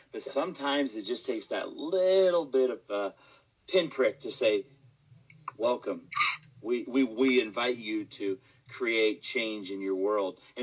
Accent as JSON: {"language": "English", "town": "Salt Lake City", "region": "Utah", "country": "United States", "said": "I'm LDS. I'm Mormon. Yep. You know, I come from Salt Lake City."}